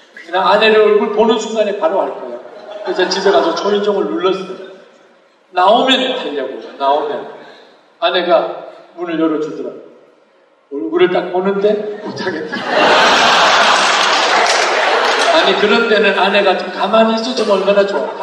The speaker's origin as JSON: {"language": "Korean", "region": "Busan", "country": "South Korea", "tie": "born or raised there", "said": "저는 부산에서 자랐습니다."}